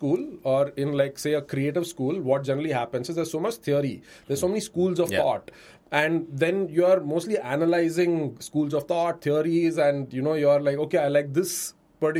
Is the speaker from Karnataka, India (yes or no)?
yes; Bengaluru, Karnataka, India; So I'm basically from Bangalore, born, brought up there.